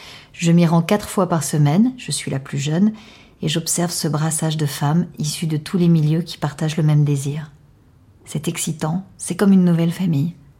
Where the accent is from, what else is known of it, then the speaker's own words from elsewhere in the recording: Algeria; now in France; Je perds mon accent en quelques jours, je refais ma vie, je deviens une vraie Française. Et je m'inflige cette extrême violence de déchirer toutes mes photos de classe d'avant et de ne pas répondre aux lettres de mes amis algériens.